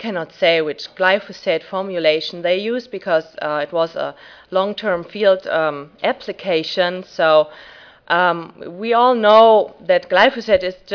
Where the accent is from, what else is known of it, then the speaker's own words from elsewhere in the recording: Germany; moved away; I'm originally from Germany, and when I came to Ohio State